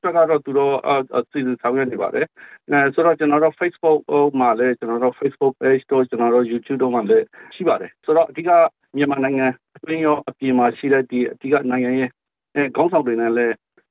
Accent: Sittwe, Rakhine State, Myanmar; အော်ကျွန်တော်ရဲ့ဇာတိကစစ်တွေဇာတိပါ

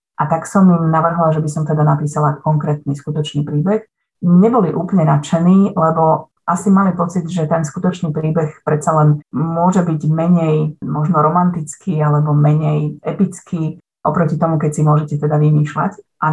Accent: Lučenec, Banská Bystrica Region, Slovakia; Ona je rovnako ako ja rodáčka z Lučenca.

